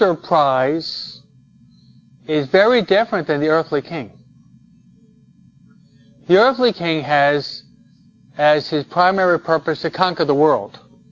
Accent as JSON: {"language": "English", "country": "United States", "said": "I'm an American. I was born here."}